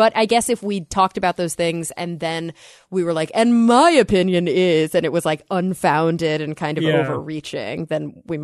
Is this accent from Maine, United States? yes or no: no; Plano, Texas, United States; from Plano, Texas. Hi … That's my hometown.